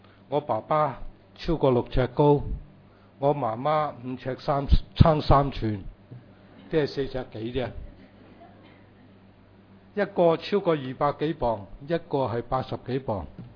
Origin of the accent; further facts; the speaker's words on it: Taishan, Guangdong, China; 我本身是广东的台山人，我的先祖呢就是移民了过去美国，我们是经营洗衣馆的